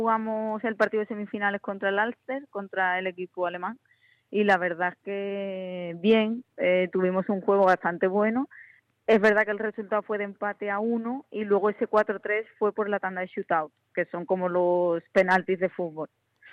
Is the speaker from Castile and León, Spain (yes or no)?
no; San Fernando, Andalusia, Spain; De Cádiz, de San Fernando.